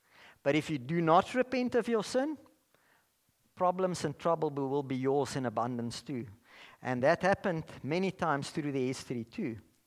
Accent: Bloemfontein, Free State, South Africa; I can still remember growing up in Bloemfontein many years ago

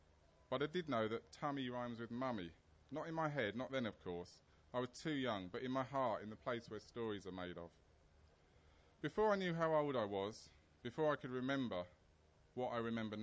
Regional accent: New Haven, Connecticut, United States; also born or lived in Nigeria; And so there I was, little black child growing up in New Haven, surrounded by this very strange white family, and this very strange kind of New Haven, which was very different.

